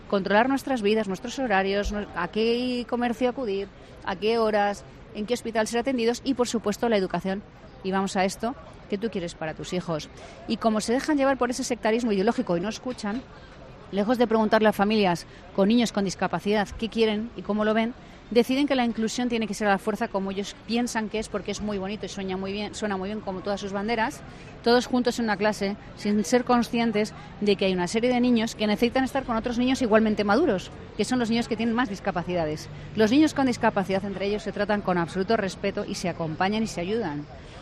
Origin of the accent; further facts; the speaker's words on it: Madrid, Community of Madrid, Spain; Yo soy de Chamberí.